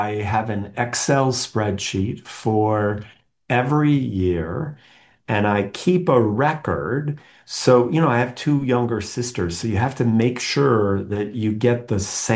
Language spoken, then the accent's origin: English; Wisconsin, United States; You know, growing up in Wisconsin, our home was the central gathering place for both sides of the family.